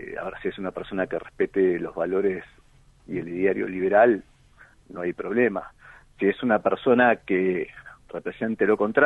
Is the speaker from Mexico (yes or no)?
no; Argentina; creemos que nos va a llevar a un mejor lugar como argentinos